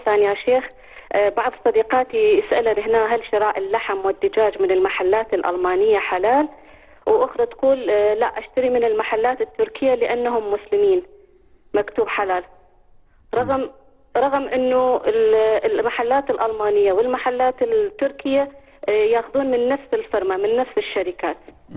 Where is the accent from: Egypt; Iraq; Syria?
Iraq; لكن بسبب الظروف الحالية اللي يمر بها بلدنا العراق ما يستطيع يرجع